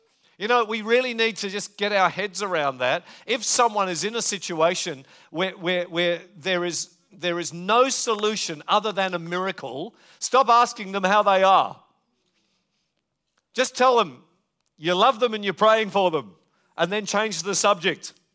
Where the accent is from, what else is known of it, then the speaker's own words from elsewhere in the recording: Western Australia, Australia; And I was from Western Australia